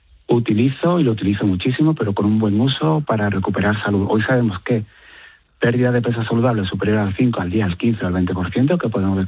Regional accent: Seville, Andalusia, Spain; que yo soy de Sevilla

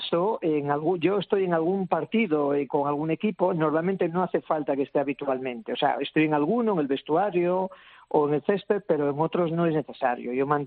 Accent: Asturias, Spain; now in Madrid, Spain; yo aunque vivo en Madrid, soy de Asturias y conozco un poco la mina y he visitado alguna

